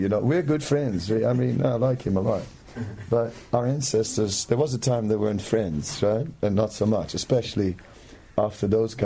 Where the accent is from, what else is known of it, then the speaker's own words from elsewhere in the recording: Netherlands; I'm from Holland